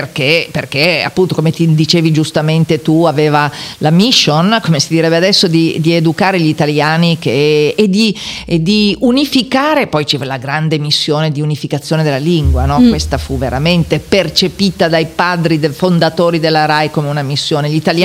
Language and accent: Italian; Turin, Piedmont, Italy; born there; io sono nata a Torino, la mia famiglia è originaria di Trino, che è in provincia di Vercelli